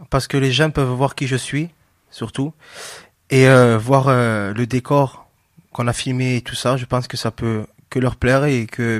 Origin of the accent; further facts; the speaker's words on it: Narbonne, Occitanie, France; je suis de Narbonne, j'ai 27 ans